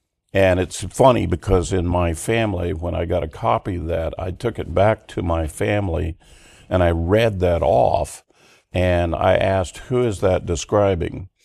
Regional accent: Abilene, Kansas, United States; it's part of the tourist attraction there in my hometown of Old Abilene Town.

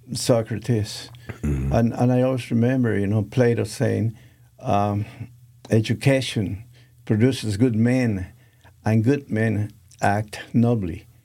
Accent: Nicaragua; since I'm from Nicaragua and they had a dictatorship there, military dictatorship for the last 40 years

